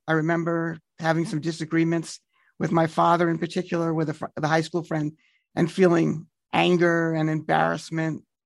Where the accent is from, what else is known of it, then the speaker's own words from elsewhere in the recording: Kew Gardens, New York, United States; So I'm a proud native New Yorker, as we like to say. And I grew up in Kew Gardens for my first 18 years.